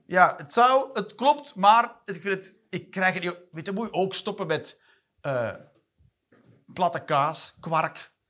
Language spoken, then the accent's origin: Dutch; Flanders, Belgium; Dat is waar, hè, als Vlaming.